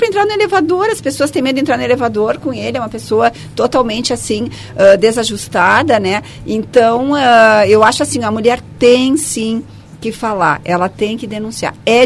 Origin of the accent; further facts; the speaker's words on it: Caxias do Sul, Rio Grande do Sul, Brazil; now in Porto Alegre, Brazil; Eu trabalho desde os meus 18 anos. Eu vim de Caxias para Porto Alegre para o meu primeiro emprego.